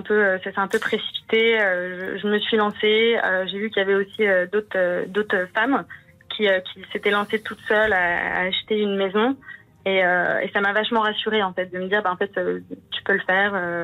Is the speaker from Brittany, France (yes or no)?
yes; Brittany, France; moi, je viens de Bretagne, mes parents sont agriculteurs, et j'ai grandi dans une maison un peu arche de Noé avec des poules, des perroquets et plein d'autres animaux peu conventionnels.